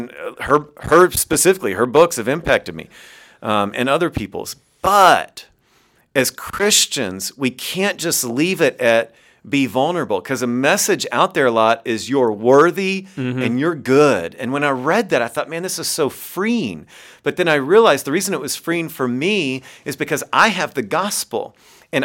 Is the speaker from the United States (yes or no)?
yes; Kentucky, United States; And I grew up in Kentucky, so it would get cold in the winter, but it's not like Canada, right?